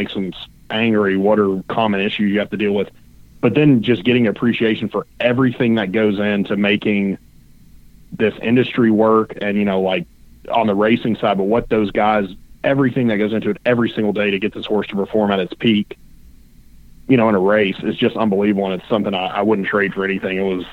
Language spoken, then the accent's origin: English; Lexington, Kentucky, United States; Yeah, so basically I grew up in Lexington, and my dad was basically just a gambler that was an attorney, and he loved going to the Red Mile.